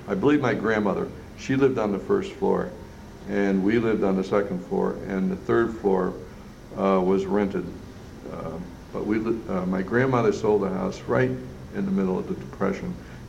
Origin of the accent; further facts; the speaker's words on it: Bridgeport, Connecticut, United States; born there; I was born here in Bridgeport, 1930, March 29th. I believe in Bridgeport Hospital. And at the time, we were living on Myrtle Avenue in the south end of Bridgeport.